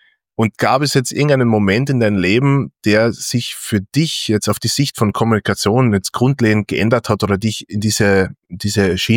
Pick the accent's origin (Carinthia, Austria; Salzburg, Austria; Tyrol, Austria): Carinthia, Austria; weil als Kärntner und ich, weil ich bin halt einfach ich